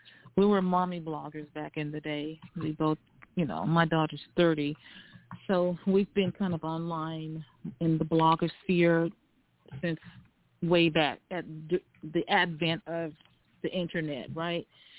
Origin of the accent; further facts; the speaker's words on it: Texas, United States; I'm from Texas. I talk slow. I hear slow.